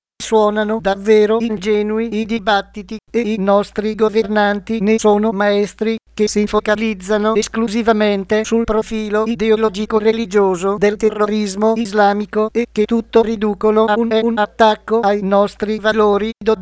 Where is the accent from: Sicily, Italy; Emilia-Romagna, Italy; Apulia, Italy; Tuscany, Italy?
Sicily, Italy; E lo dico da siciliana, ecco